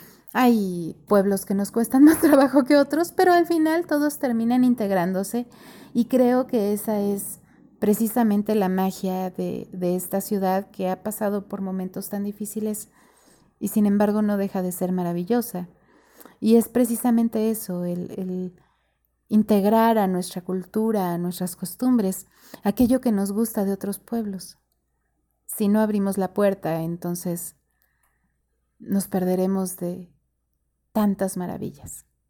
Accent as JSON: {"language": "Spanish", "region": "Mexico City", "country": "Mexico", "also_born_or_lived": "Yucatán", "said": "yo siempre voy a ser de mi tierra, a la que amo, pero muchas cosas de allá sí que aprendí"}